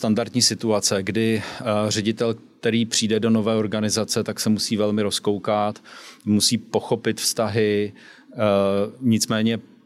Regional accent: Prague, Czechia; moved away; Jsem původně z Prahy a přistěhoval jsem se nějakou shodou okolností do Litvínova. A v Litvínově jsem učil na prvním stupni.

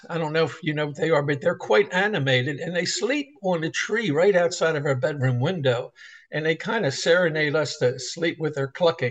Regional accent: Baltimore, Maryland, United States; Well, you know, Sandra and I are basically city folks. I'm from Baltimore and she's from up in New Jersey.

